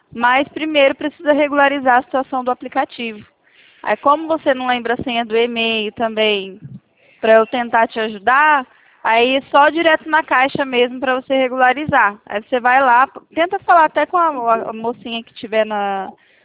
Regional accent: São Paulo, Brazil; Eu sou do interior de São Paulo.

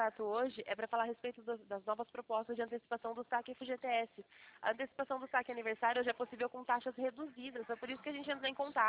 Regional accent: Sumaré, São Paulo, Brazil; eu sou da cidade de Sumaré, região de Campinas

